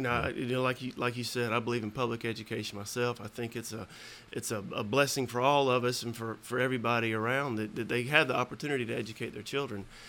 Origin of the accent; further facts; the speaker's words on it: Valdosta, Georgia, United States; I grew up here in Valdosta, and I went through the city school system and graduated from Valdosta High.